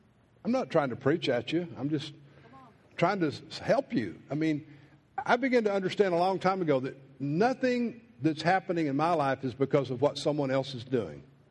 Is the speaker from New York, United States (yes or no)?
no; Texas, United States; I grew up in East Texas. I was a farm boy.